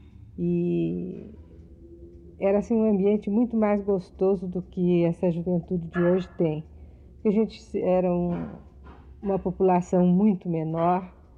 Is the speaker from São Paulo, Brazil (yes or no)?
yes; São Paulo, Brazil; Bom, eu nasci em São Paulo já há bastante tempo, conheci São Paulo muito provinciana, como era considerada naquela época